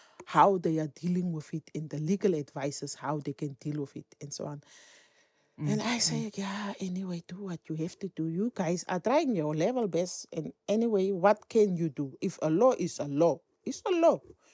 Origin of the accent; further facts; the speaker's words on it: Namibia; English is a second language; And there was a lady in the year I am from Namibia.